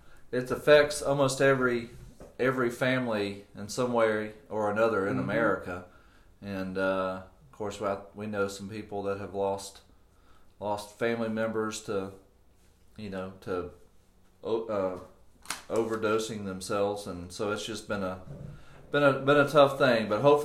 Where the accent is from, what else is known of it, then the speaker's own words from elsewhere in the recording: Birmingham, Alabama, United States; Yeah, I grew up in Birmingham.